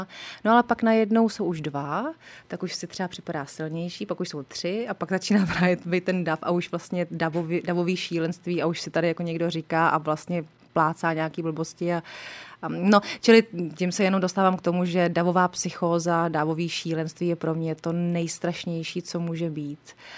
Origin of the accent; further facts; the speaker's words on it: Votice, Central Bohemian Region, Czechia; also born or lived in Benešov; Já pocházím původně z Votic a tam jsem prožila i jako svůj život, ale narodila jsem se v Benešově.